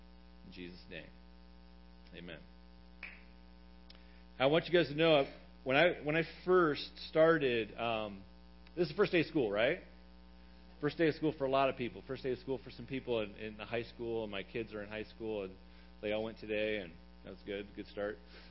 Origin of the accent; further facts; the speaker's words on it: Michigan, United States; I grew up a Michigan State fan. I grew up in Michigan, a big Michigan State fan.